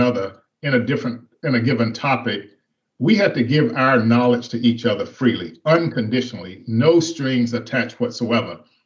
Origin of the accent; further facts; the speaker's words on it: the South, United States; And I grew up in the South, so I'm a Southerner by birth